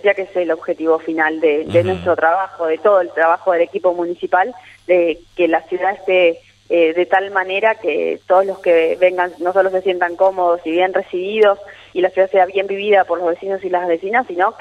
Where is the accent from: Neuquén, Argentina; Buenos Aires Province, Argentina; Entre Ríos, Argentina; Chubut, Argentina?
Entre Ríos, Argentina; Gualeguaychú; cuando nosotros decimos que somos de Gualeguaychú, que vamos en representación de nuestra ciudad